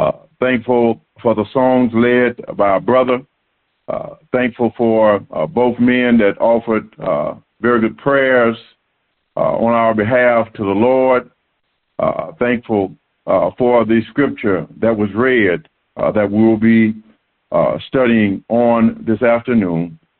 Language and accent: English; Florida, United States; I'm from Florida, and this weather, if you're living in the Houston, greater Houston area, cold weather to me